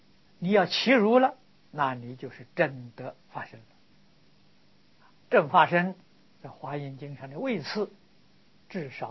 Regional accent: China; 我们中国人翻作译译风

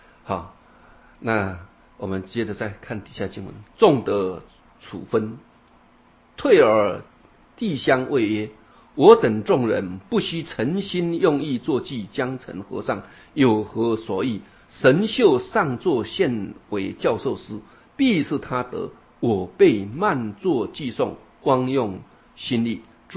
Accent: Taiwan; 我们台湾话叫头大面树空，

